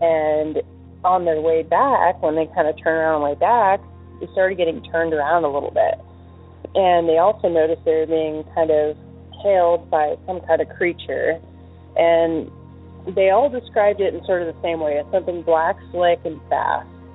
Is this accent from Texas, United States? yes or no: no; Alaska, United States; Hi, Derek. … I'm from Alaska